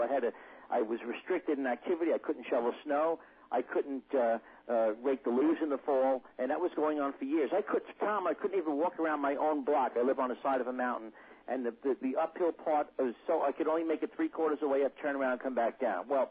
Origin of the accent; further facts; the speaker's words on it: Brooklyn, New York, United States; growing up in Brooklyn with a bus stop right outside the window